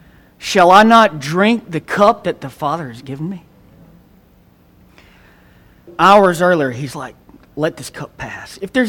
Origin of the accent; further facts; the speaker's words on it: Columbus, United States; I grew up in Columbus, got burned.